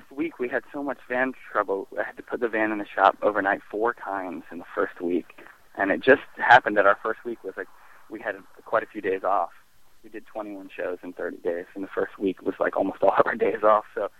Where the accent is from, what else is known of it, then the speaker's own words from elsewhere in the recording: England, United Kingdom; born there; I was born in England